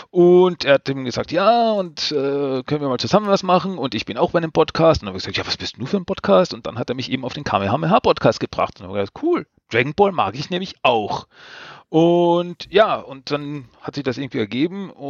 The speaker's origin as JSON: {"language": "German", "country": "Austria", "said": "ich komme aus Österreich. Also schon wieder so einer."}